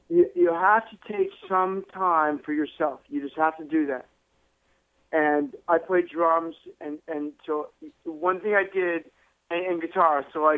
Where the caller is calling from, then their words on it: Bennettsville, South Carolina, United States; I'm in Bennettsville.